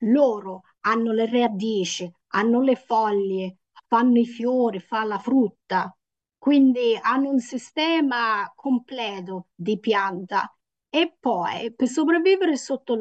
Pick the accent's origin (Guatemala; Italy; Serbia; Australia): Australia; Western Australia; Italian is a second language; Quindi io vengo dal deserto di Western Australia, però è un deserto che sta sul mare.